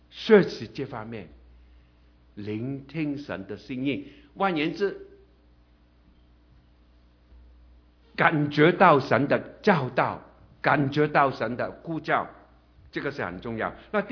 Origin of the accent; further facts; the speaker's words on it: China; 不是我们中国人的文化是高高在上，告诉下级你要做什么